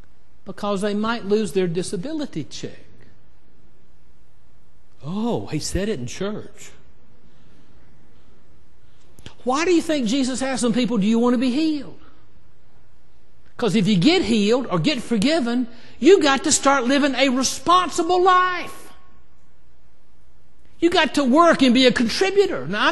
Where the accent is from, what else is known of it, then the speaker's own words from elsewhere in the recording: Troy, United States; Now, when I grew up in Troy